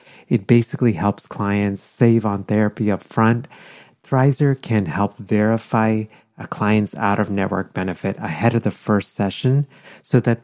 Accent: Texas, United States; now in Philadelphia, United States; It is starting to become fall in Philly, and this is probably my most favorite season. Growing up in Texas, where things literally went from really hot to really cold, it's really nice to have seasons.

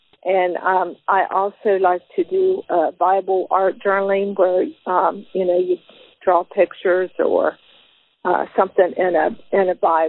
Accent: Newport, United States; I was born in Marietta, and I have lived in Newport just about all my life.

